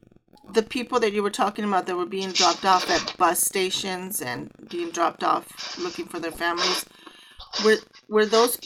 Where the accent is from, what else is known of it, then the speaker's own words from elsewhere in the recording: Harlingen, Texas, United States; of the RGV from the Rio Grande Valley, which is, of course, near and dear to my heart, being that I'm from Harlingen myself.